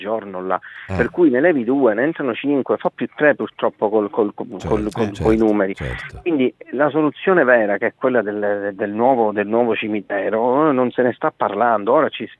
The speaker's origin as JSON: {"language": "Italian", "town": "Palermo", "region": "Sicily", "country": "Italy", "said": "io qua ti dico da palermitano"}